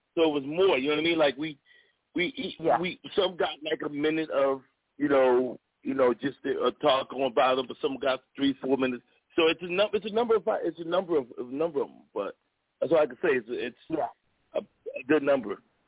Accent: Philadelphia, Pennsylvania, United States; moved away; Well, it was really kind of crazy because, you know, I've been out of Philly since the 80s.

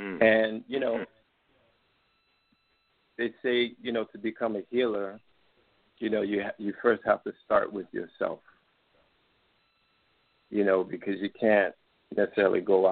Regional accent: Washington, District of Columbia, United States; I'm from the Washington, D.C. area. And I had the privilege of traveling abroad because my mother worked for the Foreign Service.

